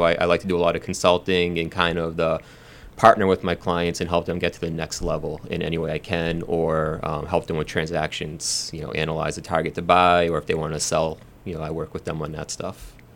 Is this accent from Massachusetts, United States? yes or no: yes; Millbury, Massachusetts, United States; now in Boston, United States; I'm from Millbury, so a small town right near Worcester. Grew up there and then went to college.